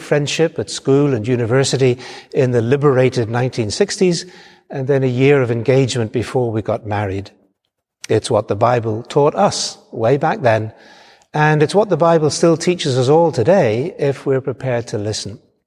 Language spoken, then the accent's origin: English; Belfast, Northern Ireland, United Kingdom; were teenagers, some time ago, growing up in Belfast, Northern Ireland